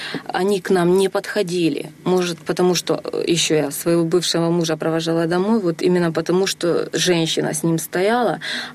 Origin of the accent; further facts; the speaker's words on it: Ukraine; И вот смотрите, вот я с Украины.